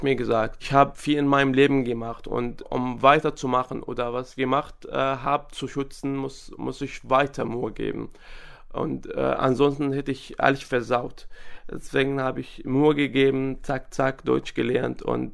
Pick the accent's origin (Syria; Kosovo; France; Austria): Syria; German is a second language; now in Germany; Ich komme aus Syrien und naja, der Weg war sehr schwer. Erstens bin ich nach der Türkei gegangen und dort bin ich 6 Monate gelebt.